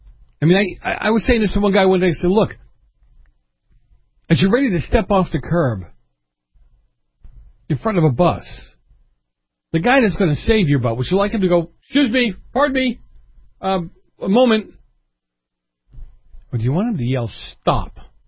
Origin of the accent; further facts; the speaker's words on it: Massachusetts, United States; In Massachusetts, my hometown, God bless America.